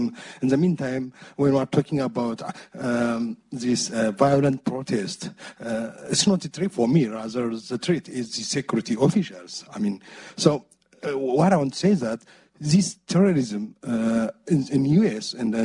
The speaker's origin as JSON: {"language": "English", "country": "Ethiopia", "said": "I'm from Ethiopia."}